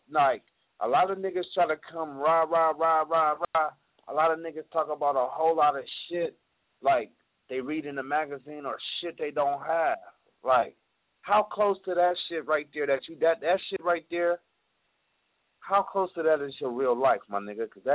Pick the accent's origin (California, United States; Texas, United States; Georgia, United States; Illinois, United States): California, United States; She from Bakersfield, but she moved to the Bay. I was raised in the Bay, right?